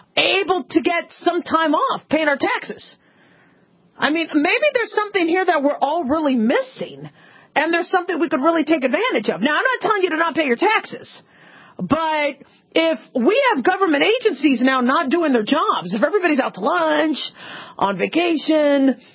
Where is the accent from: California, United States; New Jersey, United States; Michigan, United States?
California, United States; Los Angeles; born there; I was born in Los Angeles. It was Cedars of Lebanon at the time, and now it's Cedars of Sinai Hospital.